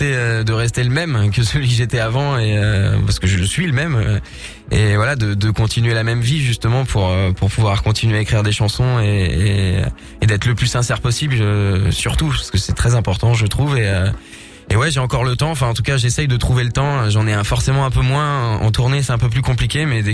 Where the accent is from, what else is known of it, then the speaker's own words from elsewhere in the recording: Nouvelle-Aquitaine, France; now in Paris, France; une casquette de à la fois du mec de la campagne et c'est là où j'ai grandi en Creuse et à la fois c'est une casquette du Titi parisien, c'est là où j'habite et je suis assez amoureux de cette ville